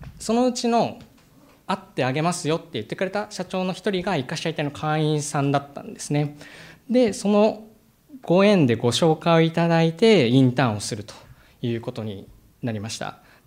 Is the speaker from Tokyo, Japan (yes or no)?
no; Gunma, Japan; 小学校の時ですね、群馬にいたわけなんですけども、